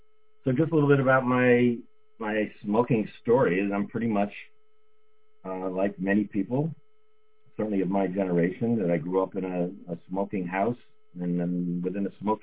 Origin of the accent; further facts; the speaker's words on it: Woodstock, New York, United States; it wasn't until I had moved back to my hometown of Woodstock, New York